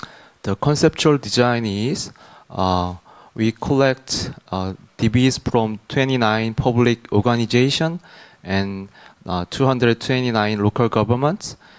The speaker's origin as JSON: {"language": "English", "country": "South Korea", "second_language": "English", "said": "I'm from Korea."}